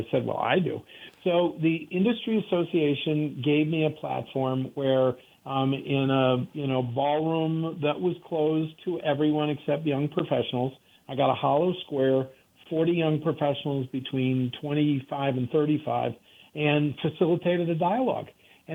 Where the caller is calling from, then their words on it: Aspen, Colorado, United States; Aspen, Colorado.